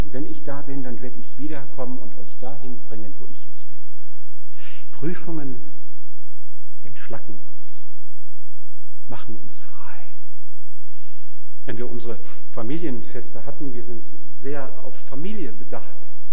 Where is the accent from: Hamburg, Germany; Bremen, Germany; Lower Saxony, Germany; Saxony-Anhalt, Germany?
Lower Saxony, Germany; Osnabrück; Meine Eltern haben mitten in unserem Haus gewohnt in Osnabrück. Wir kommen ursprünglich aus Osnabrück. Eltern haben dort mitgelebt.